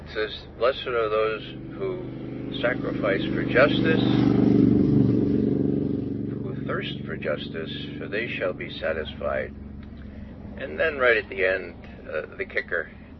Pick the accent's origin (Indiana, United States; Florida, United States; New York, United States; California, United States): New York, United States; New York City; from New York City originally.